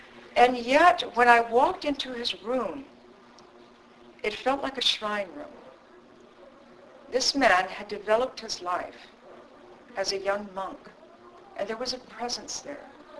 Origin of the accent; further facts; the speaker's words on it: Seattle, Washington, United States; interesting experience I had was going to Seattle. That was where I was born, and going back to my my hometown and to visit the center there, the Vedanta Center.